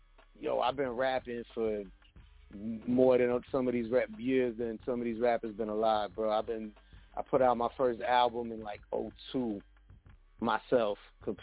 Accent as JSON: {"language": "English", "town": "Manhattan", "region": "New York", "country": "United States", "tie": "born or raised there", "said": "where I grew up in Manhattan, it's the neighborhood wasn't even a neighborhood no more"}